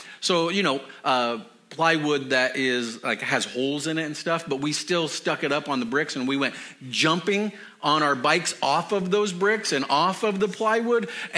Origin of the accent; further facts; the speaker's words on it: Colorado, United States; And growing up in Colorado, the sun shines like 300 days of the year.